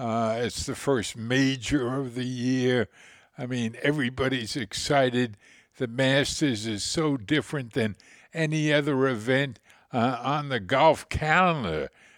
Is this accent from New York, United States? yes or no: yes; Shinnecock, New York, United States; the U.S. Open that was going to be coming to Shinnecock. My hometown, a big deal was being made